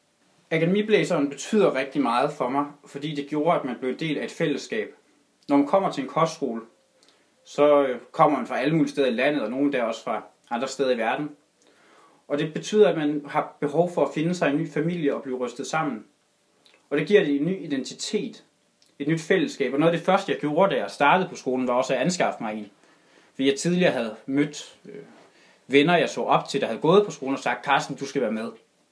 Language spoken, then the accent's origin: Danish; Central Denmark Region, Denmark; Jeg er oprindelig fra Salling, op nord for Skive. Nu bor jeg så i Forborg sammen med min kæreste, og har gjort det siden oktober.